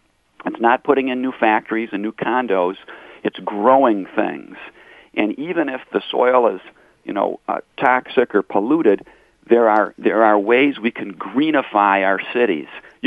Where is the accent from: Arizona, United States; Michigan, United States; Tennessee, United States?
Michigan, United States; Flint; I'm originally from Flint, so I'm from a core city.